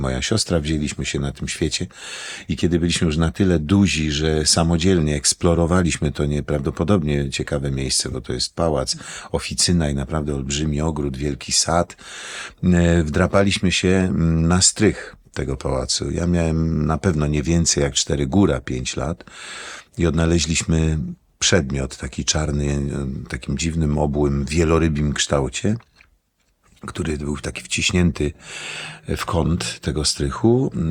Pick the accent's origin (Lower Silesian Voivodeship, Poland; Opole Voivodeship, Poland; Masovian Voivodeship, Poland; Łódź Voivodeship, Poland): Łódź Voivodeship, Poland; Brzeziny; born there; Ja się urodziłem w małym miasteczku Brzeziny pod Łodzią.